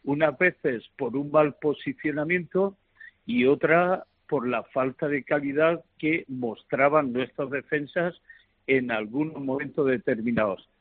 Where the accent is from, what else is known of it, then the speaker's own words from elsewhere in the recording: Granada, Andalusia, Spain; se hartan de reír porque somos granadinos